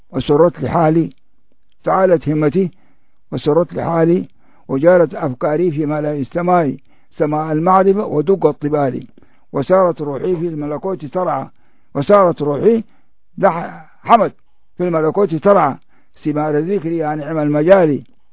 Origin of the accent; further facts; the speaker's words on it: Al Jereif West, Khartoum, Sudan; قلت له أنا من الجريف الغربي